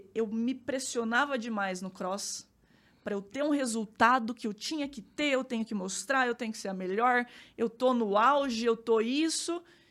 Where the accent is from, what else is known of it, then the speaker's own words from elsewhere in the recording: Paulínia, São Paulo, Brazil; Eu sou. Sou de Paulínia. Interior.